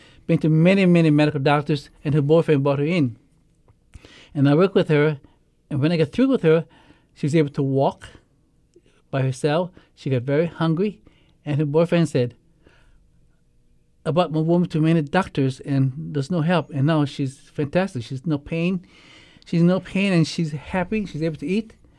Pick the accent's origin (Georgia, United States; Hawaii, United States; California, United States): Hawaii, United States; This is my path, but I love to cook. I'm from Hawaii, you know.